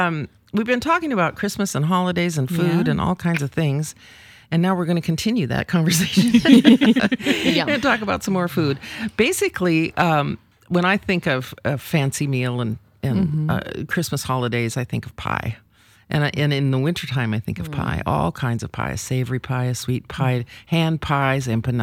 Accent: Wigan, North West England, United Kingdom; If I say I'm from Wigan, someone will say, oh, you're a pie eater.

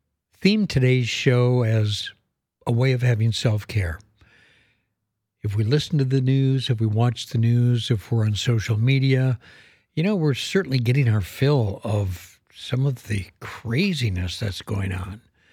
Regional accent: Minneapolis, Minnesota, United States; Hey, you know, my hometown is Minneapolis, Minnesota.

